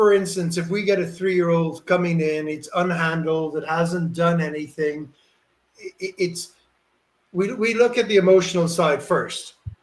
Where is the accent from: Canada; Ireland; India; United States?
Ireland; growing up in Ireland